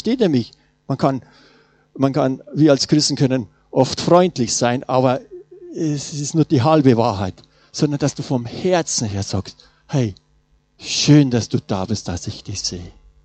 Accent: Bavaria, Germany; ich komme ja aus Bayern raus und sollen sagen, auch ins kleine Dorf

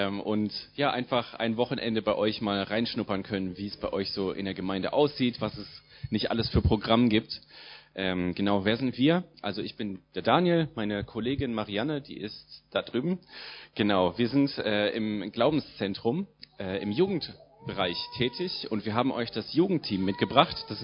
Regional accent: Lower Saxony, Germany; also born or lived in Brazil; meine Mom ist Brasilianerin. Genau, ich bin in der Nähe von Hannover aufgewachsen, dort zur Schule gegangen

